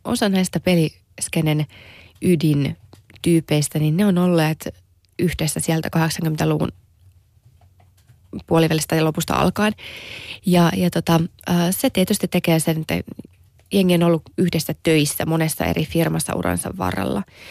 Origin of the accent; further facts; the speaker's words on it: Toivala, North Savo, Finland; niin kuin itsekin olen kasvanut Pohjois-Savossa pikkukylässä Toivalassa